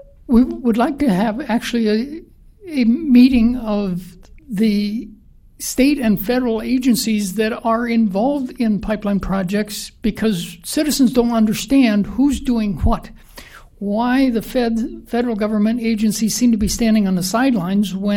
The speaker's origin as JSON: {"language": "English", "town": "Osage", "region": "Minnesota", "country": "United States", "said": "I'm from Osage, Minnesota."}